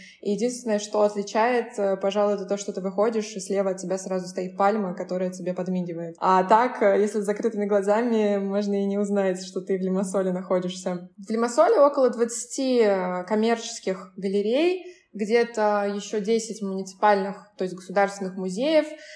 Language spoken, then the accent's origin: Russian; Moscow, Russia; потому что я из Москвы